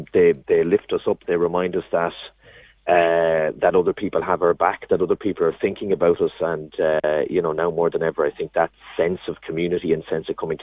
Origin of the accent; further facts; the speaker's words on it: Ireland; We did a bit of research a few years ago where actually, as Irish people, we're terrible at giving and receiving compliments.